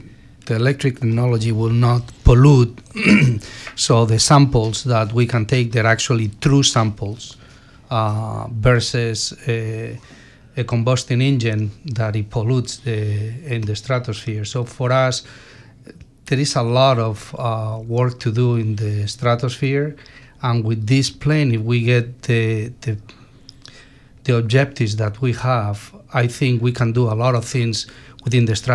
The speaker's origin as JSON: {"language": "English", "town": "Madrid", "region": "Community of Madrid", "country": "Spain", "lives_now": "United States", "said": "Well, we both are from Spain. We're from Madrid, both of us."}